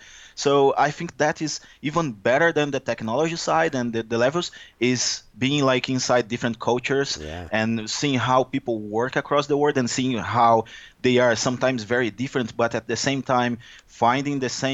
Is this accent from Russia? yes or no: no; Brazil; English is a second language; now in United States; I am originally from Brazil, as you can guess based on my accent here. I'm not from the US.